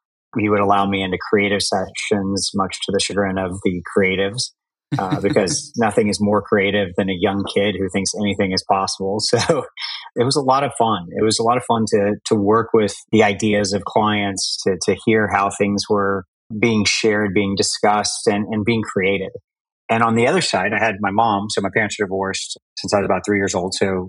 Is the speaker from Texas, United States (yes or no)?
yes; Houston, Texas, United States; Talking about my background, I'll start growing up in Houston, Texas.